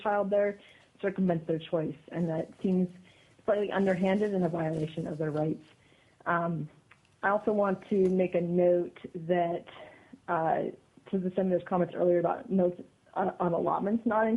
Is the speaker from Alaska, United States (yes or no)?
yes; Fairbanks, Alaska, United States; I am from Fairbanks, and I'm a certified teacher.